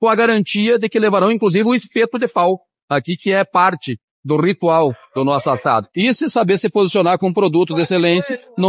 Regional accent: Lagoa Vermelha, Rio Grande do Sul, Brazil; E poder trazer para a minha terra, para a nossa Lagoa Vermelha, para a nossa região, essa oportunidade de aprender

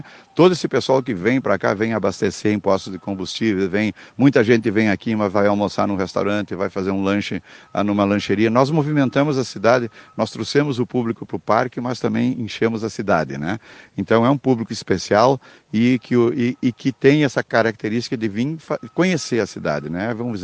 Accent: Rio Grande do Sul, Brazil; nós, como gaúchos, temos que apresentar a nossa cultura para os irmãos que vêm de fora

